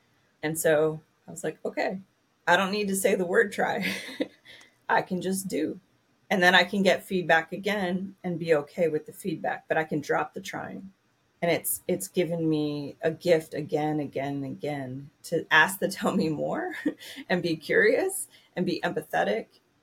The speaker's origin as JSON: {"language": "English", "region": "Pennsylvania", "country": "United States", "tie": "born or raised there", "said": "So for myself, as a white woman growing up in Eastern Pennsylvania, that there's a particular way that I learned how to be in the world."}